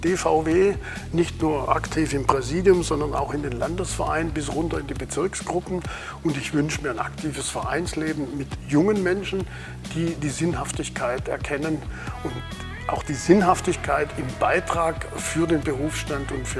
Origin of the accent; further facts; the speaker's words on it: Schramberg, Baden-Württemberg, Germany; also born or lived in Karlsruhe; Ich stamme aus Schramberg im Schwarzwald, habe in Karlsruhe Geodäsie studiert, dort auch promoviert